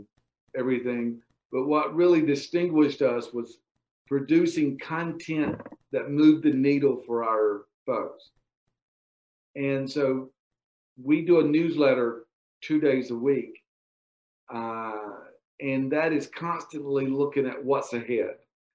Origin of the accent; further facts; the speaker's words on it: Georgia, United States; And I grew up in the Okefenokee Swamp.